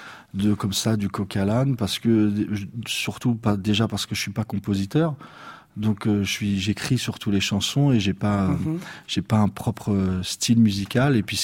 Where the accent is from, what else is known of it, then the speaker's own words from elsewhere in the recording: Vitry-sur-Seine, Île-de-France, France; Moi, je suis banlieusard. Je suis né à Épinay-sur-Seine et j'ai grandi à Vitry-sur-Seine.